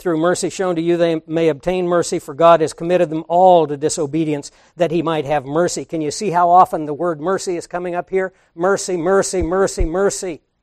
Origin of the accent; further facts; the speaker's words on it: Scotland, United Kingdom; Well, I'm a Scottish Christian.